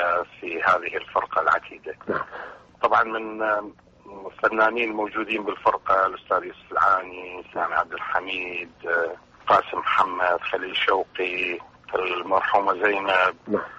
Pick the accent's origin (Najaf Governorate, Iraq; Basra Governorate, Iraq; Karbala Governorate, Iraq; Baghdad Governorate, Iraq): Baghdad Governorate, Iraq; Baghdad; أنا بغدادي طبعا.